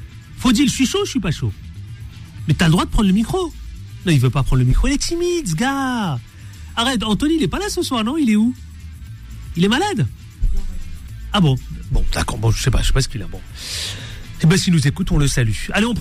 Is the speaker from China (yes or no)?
no; France; born there; Moi, je suis né en France.